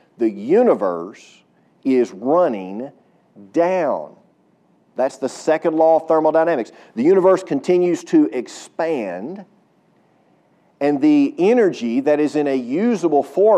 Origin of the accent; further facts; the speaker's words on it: Texas, United States; So I live in Texas too. I live in Sulphur Springs, Texas. I'm a Texan all my life.